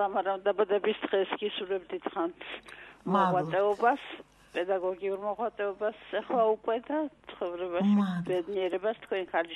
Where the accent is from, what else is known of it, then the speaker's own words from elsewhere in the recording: Abkhazia, Georgia; სტუდენტი ვიყავი, რუსეთში სწავლობდი, თვითონ საფხაზეთიდან ვარ მე და სამედიცინოში სწავლობ